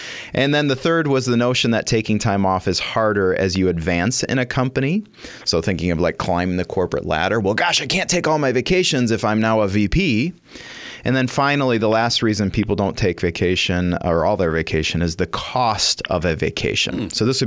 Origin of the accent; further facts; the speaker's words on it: United States; On the one hand, I'm an American. I'm kind of prideful of our American society, even though sometimes it's upside down.